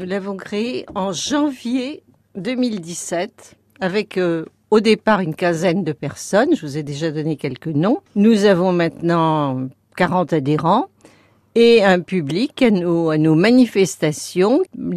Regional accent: Vescovato, Corsica, France; je suis de Vescovate, donc de Kaczyń et de Balagne

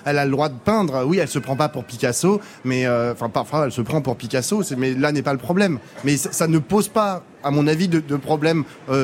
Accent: Paris, Île-de-France, France; Je suis parisien, je suis né à Paris.

